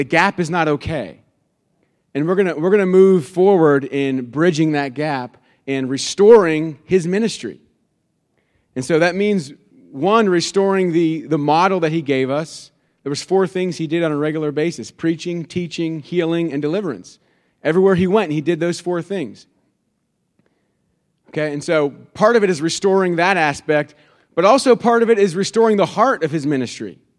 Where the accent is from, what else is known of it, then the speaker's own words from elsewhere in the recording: Austin, Texas, United States; and I am from Austin, Texas.